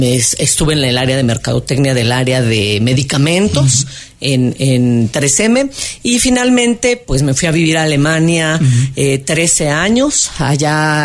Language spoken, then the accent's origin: Spanish; Mexico City, Mexico; Y bueno, yo nací en la Ciudad de México.